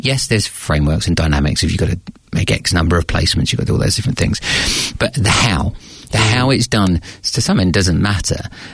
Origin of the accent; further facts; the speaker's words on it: United Kingdom; now in New Zealand; So you may be able to tell from the accent, I am British, and I've had a funky path here to Aotearoa, New Zealand.